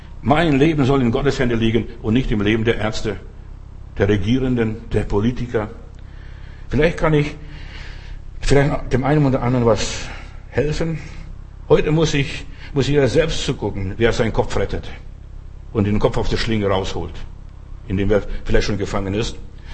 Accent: Bavaria, Germany; ich bin in Bayern auch groß geworden und ein bisschen aufgewachsen

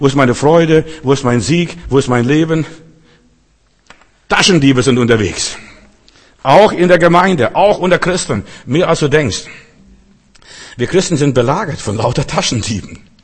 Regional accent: Klaipėda, Klaipėda County, Lithuania; now in Germany; wo ich da groß geworden bin in Memel, also in Ostpreußen, also Litauen

